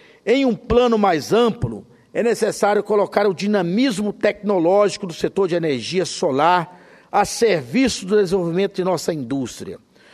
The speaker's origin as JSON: {"language": "Portuguese", "region": "Goiás", "country": "Brazil", "tie": "born there", "said": "vizinho ao meu estado, que é o estado de Goiás, que eu sou goiano de nascimento, senador por Brasília, pelo Distrito Federal."}